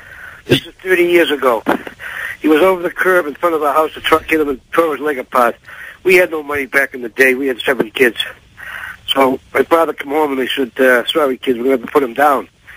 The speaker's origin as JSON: {"language": "English", "town": "Newton", "region": "Massachusetts", "country": "United States", "tie": "born or raised there", "said": "Right outside of Boston. A city and called Newton, Massachusetts."}